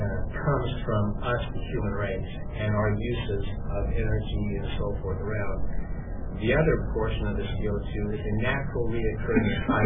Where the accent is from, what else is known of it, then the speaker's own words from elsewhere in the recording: Price, Utah, United States; When I grew up in Price and in the Carbon County area, I remember coming into the valley and how coal is used.